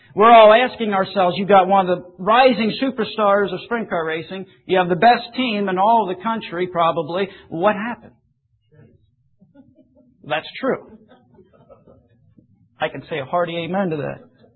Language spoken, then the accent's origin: English; Pennsylvania, United States; Now remember, I'm from Central Pennsylvania. That is sprint car racing galore out there.